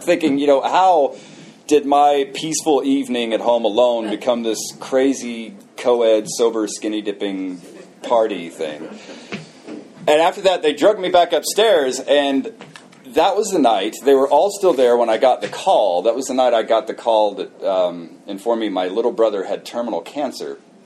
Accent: Oklahoma, United States; So I was born in Oklahoma, born and raised in Oklahoma.

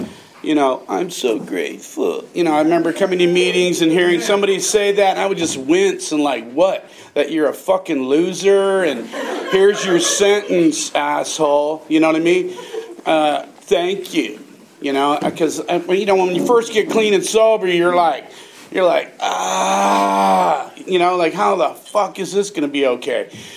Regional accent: Berkeley, California, United States; I grew up in Berkeley, and my parents were intellectual

